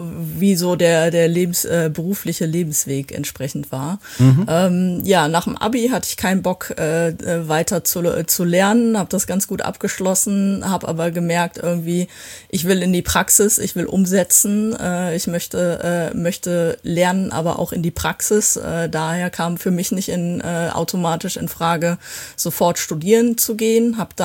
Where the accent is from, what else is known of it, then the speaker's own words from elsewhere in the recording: Velbert, North Rhine-Westphalia, Germany; born there; ich komme gebürtig aus Fellbad. Das ist immer, liegt immer, da kämpft man immer so drum, darf man sich zum Ruhrgebiet zählen, weil es eigentlich der Bergische Kreis ist, das Bergische Land, weil es zwischen Essen und Wuppertal liegt.